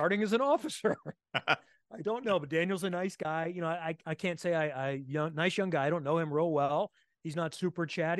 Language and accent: English; Singapore; It's a proud moment for me as a Singaporean.